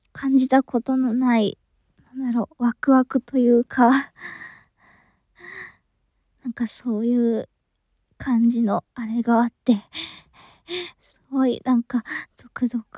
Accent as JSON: {"language": "Japanese", "region": "Kansai", "country": "Japan", "said": "出身地は関西です。"}